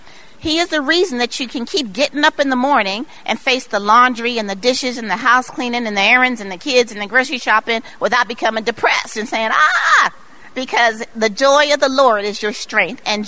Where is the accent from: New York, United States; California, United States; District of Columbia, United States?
California, United States; Long Beach; Now, I grew up in Long Beach, and it was a rough neighborhood. I went to Long Beach Poly